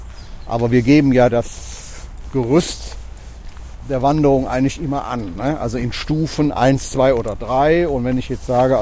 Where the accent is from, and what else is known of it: Cologne, North Rhine-Westphalia, Germany